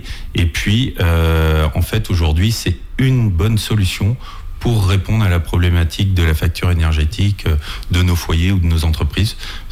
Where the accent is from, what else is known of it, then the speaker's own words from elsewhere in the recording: Challans, France; je suis natif de Chalands.